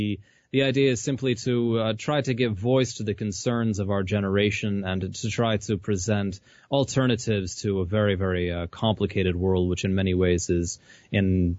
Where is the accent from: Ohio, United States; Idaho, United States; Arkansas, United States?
Idaho, United States; accent: American; moved away as an adult; So anyway, I'm American, clearly, as my accent well betrays. I'm from Idaho in the United States originally, and traveled around in the States for quite some time before deciding to get over here to Europe